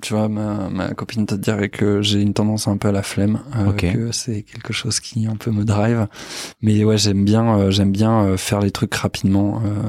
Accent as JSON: {"language": "French", "town": "Paris", "region": "Île-de-France", "country": "France", "tie": "born or raised there", "said": "moi je suis né à Paris, je suis parisien. J'ai grandi dans le quartier. Moi, j'ai grandi dans le premier arrondissement, vers entre Louvre et Châtelet."}